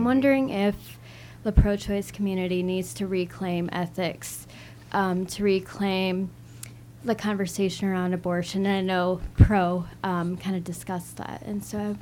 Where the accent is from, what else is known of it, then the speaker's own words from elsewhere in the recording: Grand Rapids, Michigan, United States; First off, go blue. I'm from Grand Rapids.